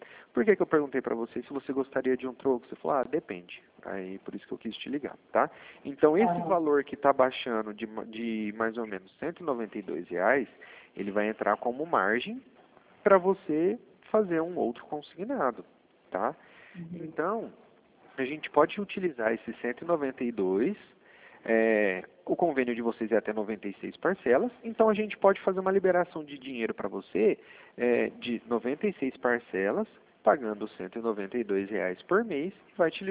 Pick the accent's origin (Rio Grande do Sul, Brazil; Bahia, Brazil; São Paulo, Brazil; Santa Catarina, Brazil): São Paulo, Brazil; Dracena; now in Brasília, Brazil; eu vim de Dracena, aí perto da divisa com Mato Grosso do Sul.